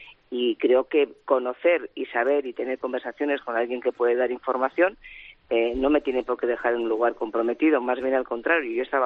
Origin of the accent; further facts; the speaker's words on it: Spain; trabajando por mi país, por España